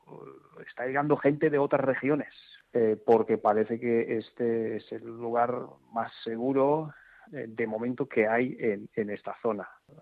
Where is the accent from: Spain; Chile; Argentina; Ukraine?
Ukraine; Algunos somos de origen ruso, eso está claro, eso nunca va a cambiar. Pero incluso los que somos de origen ruso, nunca nos hemos sentido rusos al 100% o más rusos que ucranianos, ¿no? Hemos sido muy felices en nuestras ciudades ucranianas, en nuestra Donetsk ucraniana, en nuestra Dnipro ucraniana